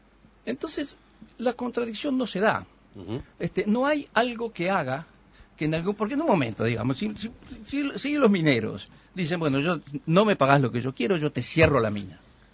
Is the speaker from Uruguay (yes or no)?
yes; Uruguay; somos todos los uruguayos.